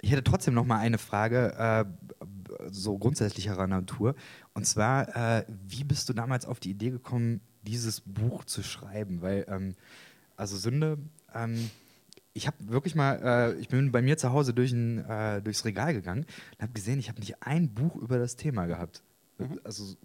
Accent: Israel; Ah, interessant, ich bin Israeli.

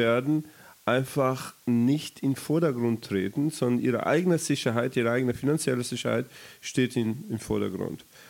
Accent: Brazil; im Moment für mich als Brasilianer besonders wichtig, gerade wenn ich mit anderen Brasilianern auch rede

